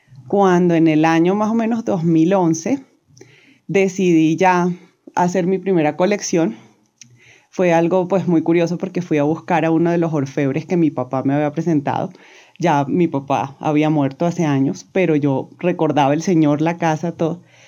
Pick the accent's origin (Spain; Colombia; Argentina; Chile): Colombia; Bogotá, Bogotá Capital District; born there; yo nací en Bogotá por cosas de la vida, porque mis papás se conocieron en Bogotá, pero tengo mamá vallenata y mi papá es de San Fernando Bolívar, que es la región de Mompox.